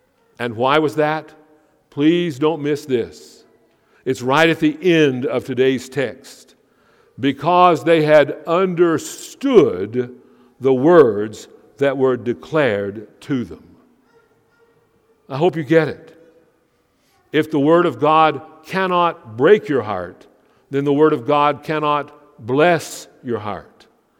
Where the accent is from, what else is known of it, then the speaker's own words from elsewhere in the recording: Canada; Hasn't there been a great danger that we are too wrapped up in being Canadian and not wrapped up enough in being Christian?